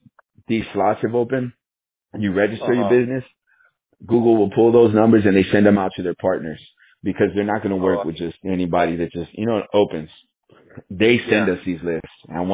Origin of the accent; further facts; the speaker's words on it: Texas, United States; Me personally, I'm in Texas right now. So I'm born and raised in Texas